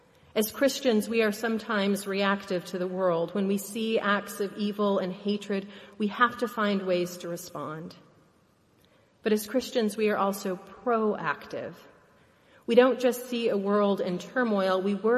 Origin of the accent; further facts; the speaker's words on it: Idaho, United States; I remember growing up in Idaho, where the Aryan Nation loved to march in small towns.